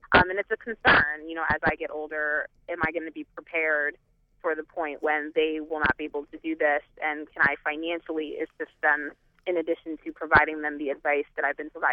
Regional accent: Columbus, Ohio, United States; I'm from Columbus, Ohio.

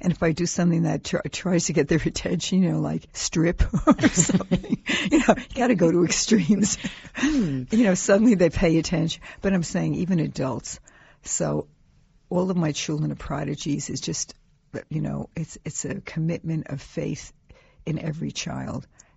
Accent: New York, United States; I come from New York and we had the New York State Regents

